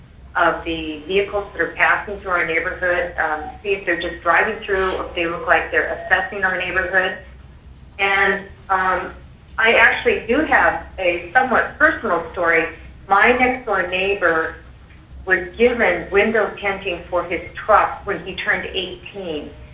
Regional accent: Anchorage, Alaska, United States

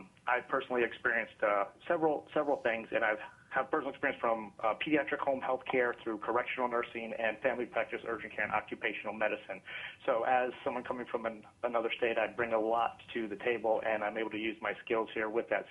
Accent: Florida, United States; moved away as an adult; now in Haines, United States; I've been here for just over a year. I came up from Florida, which is a compact state.

